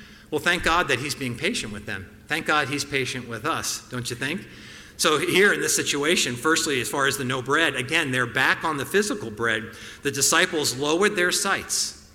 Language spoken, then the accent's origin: English; New Jersey, United States; I grew up in Jersey